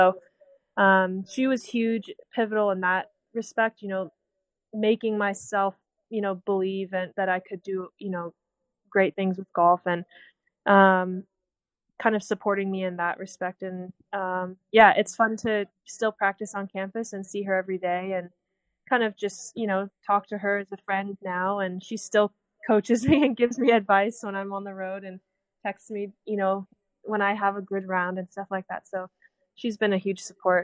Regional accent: California, United States; growing up in the Silicon Valley and kind of seeing the VC world and the startup world and all

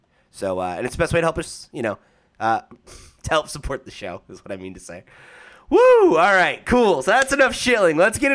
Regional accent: United States; It is the 4th of July tomorrow, which is, of course, a holiday in my my home country.

